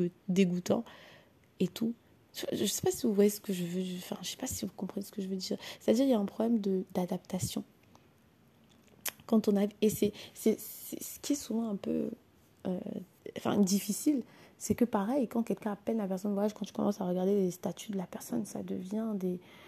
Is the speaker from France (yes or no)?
yes; France; Oui, chez nous en France, c'est pas comme ça que ça se passe.